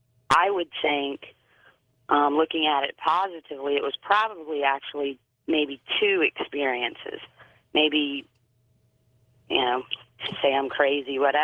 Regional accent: Charleston, South Carolina, United States; I'm from Charleston, South Carolina.

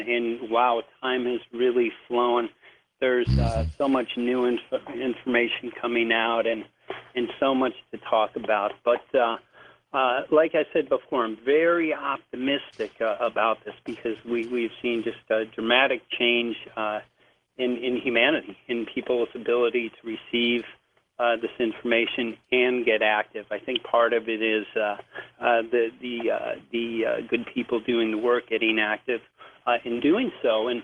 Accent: Chicago, Illinois, United States; I grew up in Chicago

